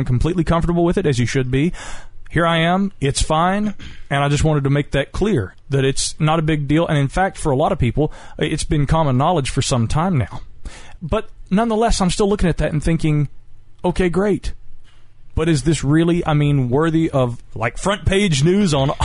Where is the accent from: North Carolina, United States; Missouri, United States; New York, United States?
North Carolina, United States; me being from North Carolina, I guess we had a lot to talk about. We're both from the South